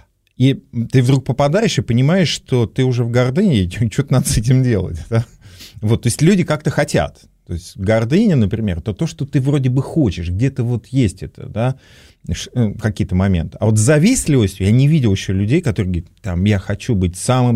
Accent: Vladimir Oblast, Russia; Вот я там из Владимирской области, а тут успешные ребята.

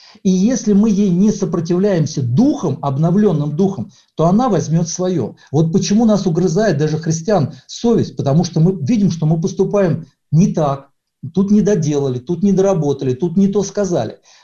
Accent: Moscow, Russia; Я так понял, в Тушине, а я из Митина, могу доехать?

